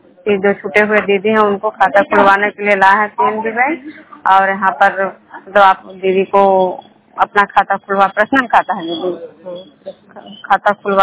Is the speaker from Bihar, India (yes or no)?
yes; Khajra, Bihar, India; Programme खजरा पंचायत नालंदा जिला नगनोसा प्रखंड के निवासी हूँ।